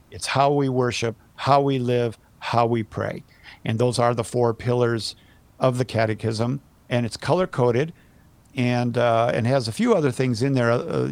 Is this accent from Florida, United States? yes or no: no; Iowa, United States; by the way, I'm from Iowa too. I was born in Iowa.